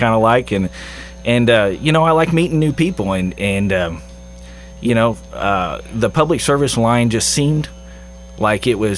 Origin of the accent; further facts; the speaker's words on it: Jerseyville, Illinois, United States; And he said he'd offer me a job to come back to Jerseyville, my hometown.